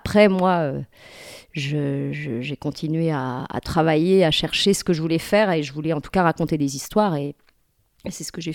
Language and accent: French; Cherbourg, Normandy, France; born there; Donc je suis née à Cherbourg en Normandie, juste en face de l'Angleterre.